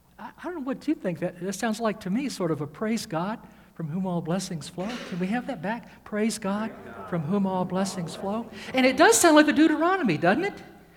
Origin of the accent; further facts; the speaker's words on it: the South, United States; I'm from the South originally.